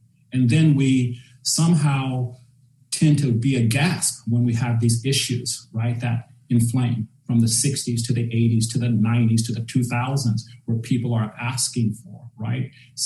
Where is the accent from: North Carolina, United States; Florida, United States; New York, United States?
North Carolina, United States; And so as I was growing up in North Carolina, there were Negro areas